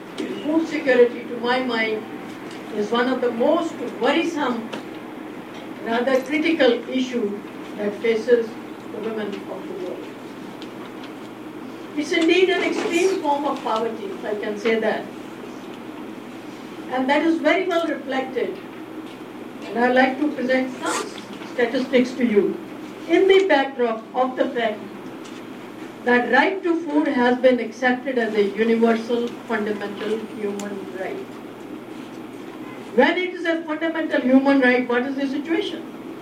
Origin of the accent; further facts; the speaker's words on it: India; from India